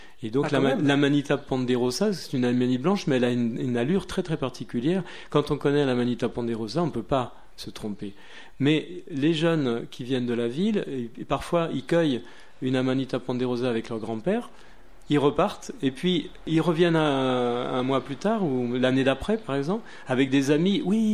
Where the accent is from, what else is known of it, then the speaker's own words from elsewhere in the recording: Paris, Île-de-France, France; also born or lived in Creuse; moi, je suis parisien et je ne connaissais pas du tout ça. Et puis, j'ai vécu en Creuse. C'est vrai que j'ai vécu en Creuse en famille.